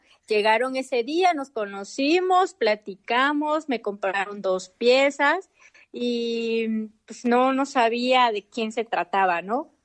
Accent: Oaxaca, Mexico; Así es un bordado de flores, que es la esencia pues de mi pueblo, es la esencia de la región del Istmo de Tehuantepec.

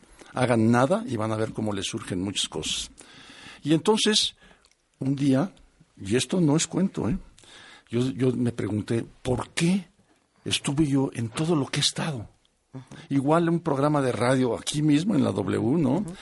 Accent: Mexico; tengo el honor de decirte a ti como mexicana y yo también

